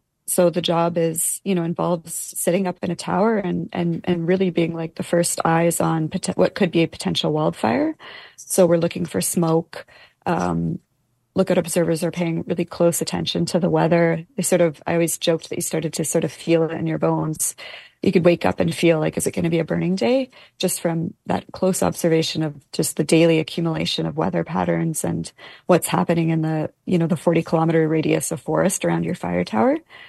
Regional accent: Alberta, Canada; Yeah, so I grew up in the Peace River country of northern Alberta, and I'd always known about wildfire towers, and living in a rural community in northern Alberta

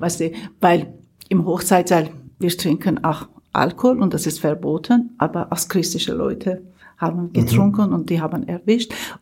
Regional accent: Iran; born there; German is a second language; moved away; Wir waren reich, und ich bin in Iran geboren, aber ich bin eine Christin, Armenien.

